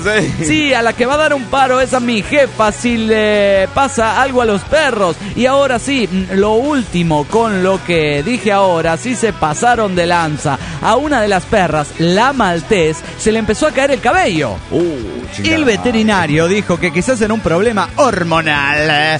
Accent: Mexico City, Mexico; now in Montreal, Canada; vivo en Canadá. Pero para ser exacto, en Montreal. Y ya llevo aquí 2 años desde que vine del DF.

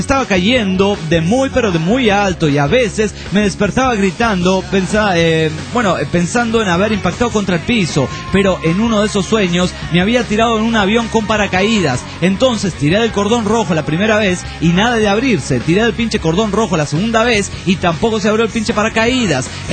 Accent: Monterrey, Nuevo León, Mexico

